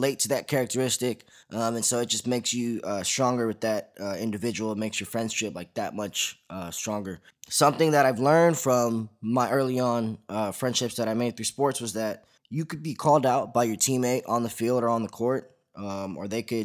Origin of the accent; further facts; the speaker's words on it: Princeton, New Jersey, United States; So growing up in Princeton, I actually bounced back and forth between Hun, the private school, and Princeton High School, the public school.